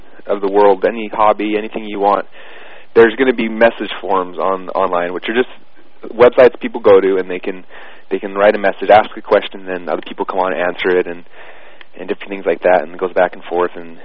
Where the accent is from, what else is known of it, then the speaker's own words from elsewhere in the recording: Utah, United States; now in Boise, United States; I live up in Boise, Idaho right now. I'm actually from Utah originally.